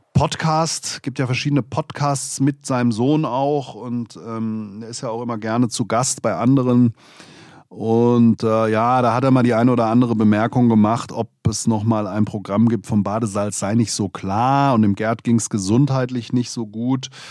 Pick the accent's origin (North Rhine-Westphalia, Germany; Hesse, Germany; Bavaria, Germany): Hesse, Germany; Das war so eine Art hessischer Abend. Als Hesse war ich natürlich da vor Ort, das ist doch klar.